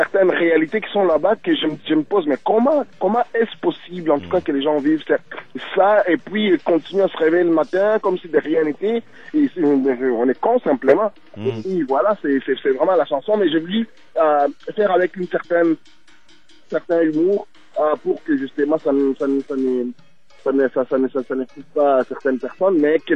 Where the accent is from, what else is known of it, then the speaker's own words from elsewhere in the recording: DR Congo; Donc originaire de la République démocratique du Congo.